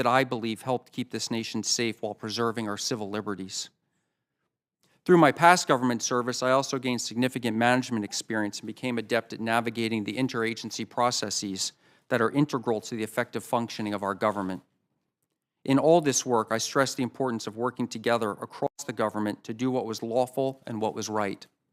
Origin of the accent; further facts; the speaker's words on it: Washington, District of Columbia, United States; By way of background, I grew up in the Washington, D.C. area